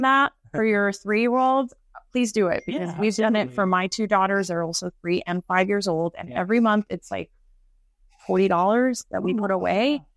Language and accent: English; Miami, Florida, United States; I am a Florida girl. Yes. 305 till I die. So, well, thank you for that. Let's see. I was born in Miami, Florida. My whole family, though, is from Colombia.